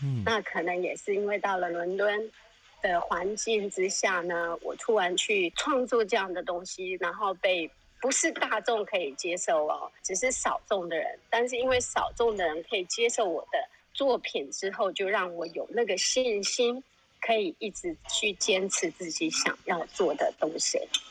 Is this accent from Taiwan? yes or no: yes; Taiwan; now in United Kingdom; 所以其实我在台湾长大的时候，我很早就会自己去香港、去日本去旅游。